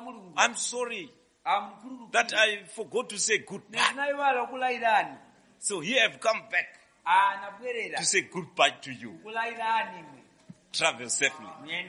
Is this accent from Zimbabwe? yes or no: yes; Zimbabwe; So I told him I come from Zimbabwe.